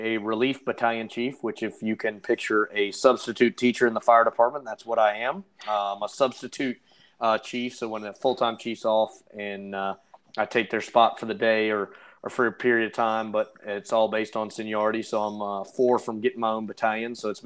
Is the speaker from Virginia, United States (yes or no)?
yes; Richmond, Virginia, United States; I actually grew up in the fan area. My mom literally in the last year just moved out of the house I grew up in Richmond.